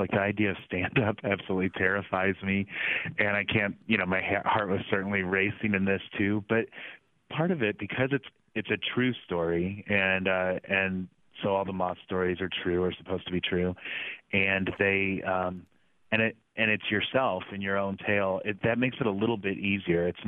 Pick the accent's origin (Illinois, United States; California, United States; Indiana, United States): Illinois, United States; Springfield; now in Chicago, United States; I have spent a ton of time in Iowa. So I grew up in Springfield, Illinois, and our neighbor was Paul Simon, the senator who has since passed.